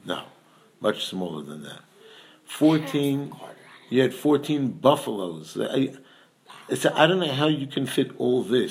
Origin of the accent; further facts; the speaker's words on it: Bronx, New York, United States; I come from the Bronx. I'm spoiled, you know.